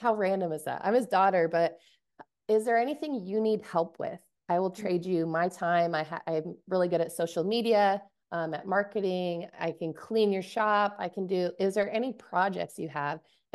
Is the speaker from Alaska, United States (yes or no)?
yes; Alaska, United States; And growing up in Alaska, I've seen a lot of beautiful native ivory carvings